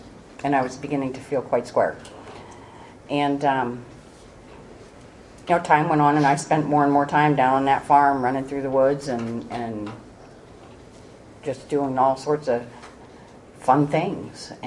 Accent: Girard, United States; So I grew up in Girard, and like I said, it was a very dysfunctional home.

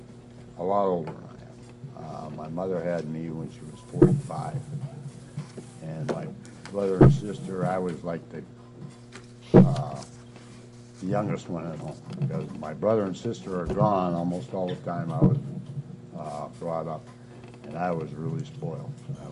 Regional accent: Erie, Pennsylvania, United States; I was born in Erie, and I lived in Erie most of my life, right in the center of town, pretty near. I went to Marshall School, then I went to East High

